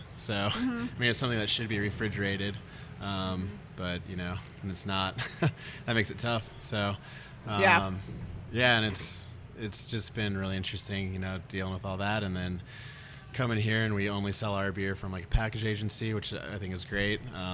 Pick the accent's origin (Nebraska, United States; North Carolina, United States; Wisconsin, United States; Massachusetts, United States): Nebraska, United States; Omaha; I grew up in Omaha though, so it was the bigger city.